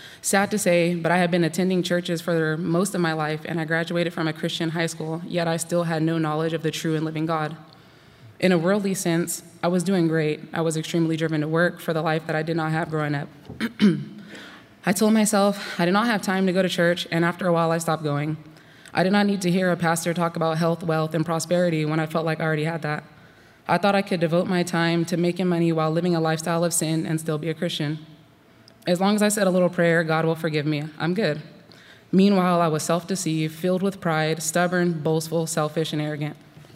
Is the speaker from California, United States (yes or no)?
yes; California, United States; I grew up in Northern California in a single-parent household.